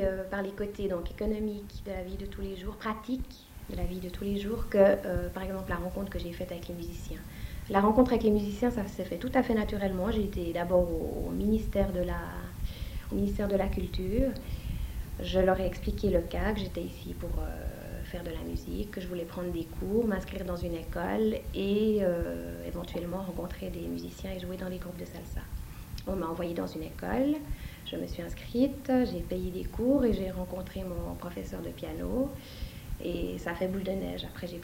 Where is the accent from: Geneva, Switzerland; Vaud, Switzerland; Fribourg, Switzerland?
Geneva, Switzerland; je suis européenne, je viens de Suisse, je viens de Genève et j'aime votre musique